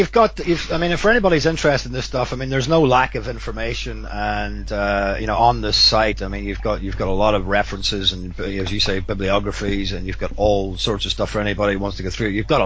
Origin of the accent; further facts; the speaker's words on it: Ireland; It's probably ironic because, you know, I'm Irish myself.